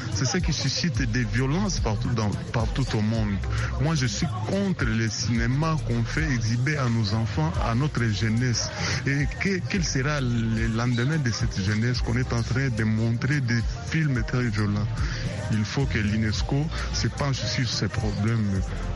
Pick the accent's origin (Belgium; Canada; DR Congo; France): DR Congo; Kinshasa; trop de terroristes, trop de couronnes ici chez nous à Kinshasa.